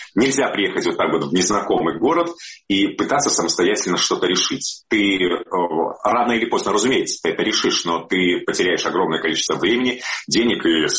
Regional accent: Belarus; А поскольку мы, белорусы

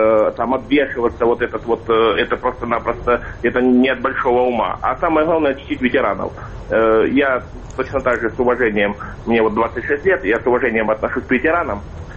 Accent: Rostov Oblast, Russia; Я из Ростовской области.

